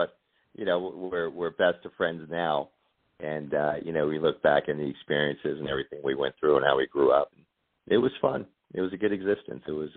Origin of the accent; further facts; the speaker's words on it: Kearny, New Jersey, United States; I was born and raised in Kearney, New Jersey. And it's funny that the county that I come from, Hudson County, New Jersey